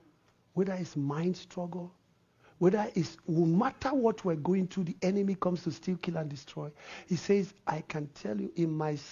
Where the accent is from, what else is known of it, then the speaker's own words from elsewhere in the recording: Nigeria; moved away; I came from Nigeria totally.